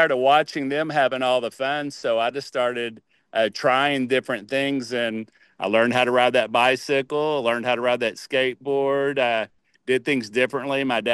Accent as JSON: {"language": "English", "town": "Arlington", "region": "Texas", "country": "United States", "tie": "born or raised there", "said": "Well, I'm a native Texan. I was born in Arlington, and back in 1966, in my house, my fireplace fell off the wall and fell on top of me."}